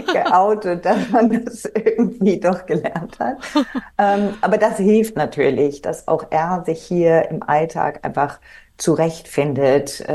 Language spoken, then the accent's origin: German; Germany; moved away as an adult; also born or lived in Australia; ich als Deutsche